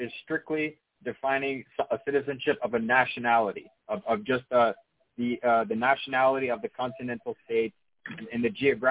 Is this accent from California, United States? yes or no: no; Tampa, Florida, United States; I'm from Tampa.